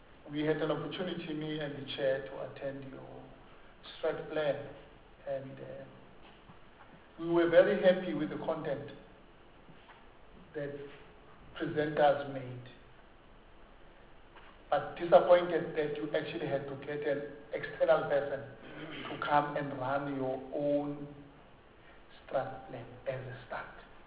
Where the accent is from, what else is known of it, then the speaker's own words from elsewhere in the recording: Mpumalanga, South Africa; I come from Mpumalanga. From time to time, I do cross the border and go to Matola, Mozambique.